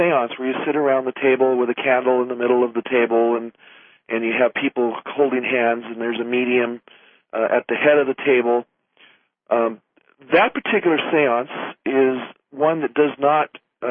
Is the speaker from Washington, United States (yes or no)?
yes; Lake City, Washington, United States; born there; I was born in Lake City, Washington, next to Seattle there, and was raised by my grandparents for the first 6 years of my life.